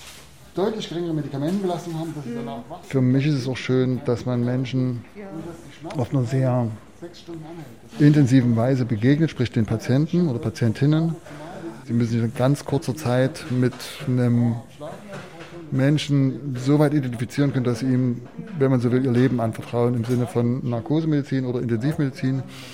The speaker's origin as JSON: {"language": "German", "town": "Chemnitz", "region": "Saxony", "country": "Germany", "said": "Fakt ist ja, ich komme aus Karl-Marx-Stadt, aus Reichenbrand, aus Chemnitz"}